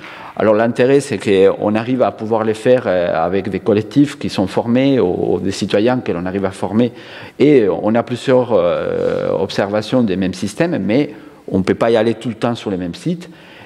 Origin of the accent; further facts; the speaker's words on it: Spain; Moi, je suis espagnol à la base